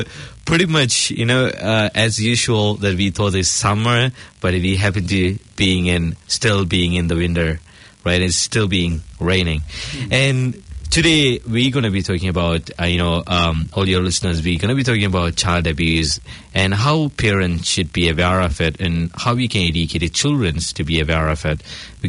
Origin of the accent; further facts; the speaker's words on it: Sri Lanka; English is a second language; Because I'm from Sri Lanka, so Sri Lanka is pretty far from Indonesia.